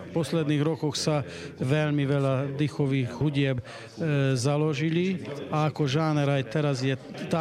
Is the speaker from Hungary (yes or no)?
yes; Hungary; Slovak is a second language; U nás v Maďarsku